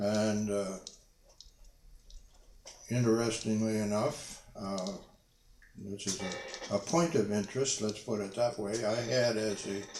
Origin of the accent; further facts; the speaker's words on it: Detroit, Michigan, United States; My dad was running a foundry in Windsor, Canada, across the river.